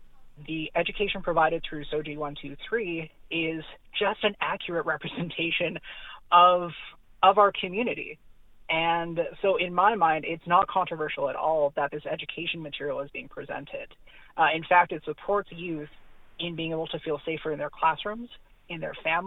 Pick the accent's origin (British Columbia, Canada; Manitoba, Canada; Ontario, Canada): British Columbia, Canada; as a Northern trans individual who's been, you know, born and raised in the North, who's gone through our education system, who's gone to university, and I'm currently working in Prince George and quite embedded in the Northern community.